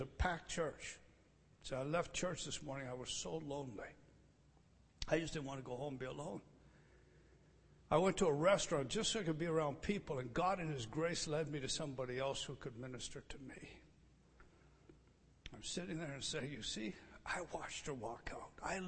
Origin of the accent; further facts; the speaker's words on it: Scotland, United Kingdom; Now, I'm Scottish.